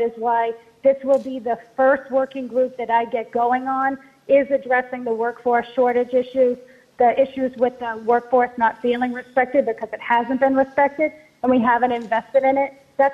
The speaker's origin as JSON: {"language": "English", "town": "Lowell", "region": "Massachusetts", "country": "United States", "tie": "born or raised there", "said": "Yeah, we've been starting in my hometown city of Lowell, Massachusetts."}